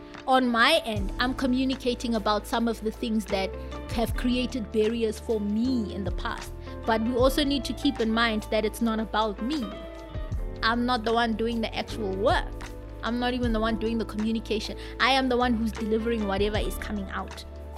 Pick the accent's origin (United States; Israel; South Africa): South Africa; I come from the Xhosa background, and we do our things like this, like that, like that, like this.